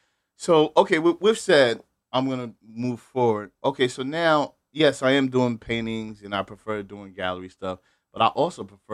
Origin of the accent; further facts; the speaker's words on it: Connecticut, United States; I'm from Connecticut, so I don't see what's going on.